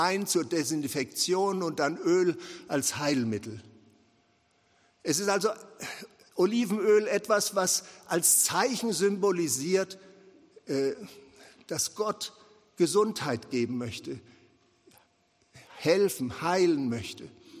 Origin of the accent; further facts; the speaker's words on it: Nuremberg, Bavaria, Germany; In meiner Heimatstadt Nürnberg standen damals